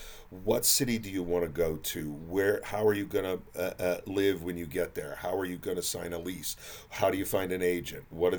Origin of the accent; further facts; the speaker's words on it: California, United States; now in Oklahoma, United States; I'm a coast guy. You know, like I said, I grew up in California before I came to Oklahoma.